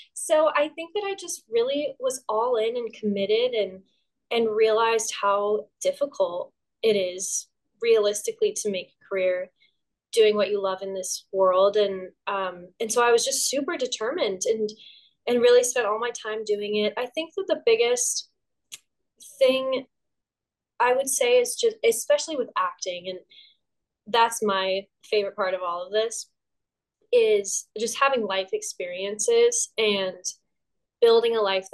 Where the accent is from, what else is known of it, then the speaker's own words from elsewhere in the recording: Seattle, Washington, United States; And I'm from Seattle originally, and there's an amazing theater scene in Seattle and incredible youth theaters.